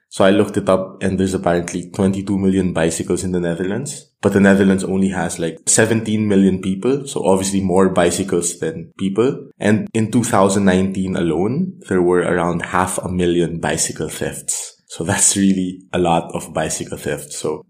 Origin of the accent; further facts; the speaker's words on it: Philippines; English is a second language; Although I'm from the Philippines and we have a lot of exotic food.